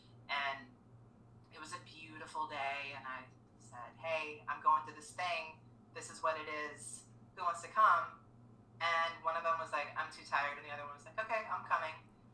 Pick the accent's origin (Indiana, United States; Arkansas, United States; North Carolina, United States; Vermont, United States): Arkansas, United States; now in Texas, United States; Oh, and I'm a Southerner. I'm from Arkansas and live in Texas.